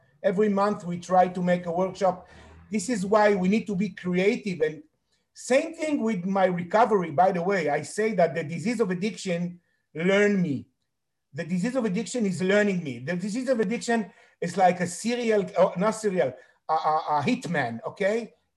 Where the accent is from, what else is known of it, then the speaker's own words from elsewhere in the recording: Tel Aviv, Tel Aviv District, Israel; So I'm coming from Tel Aviv, Israel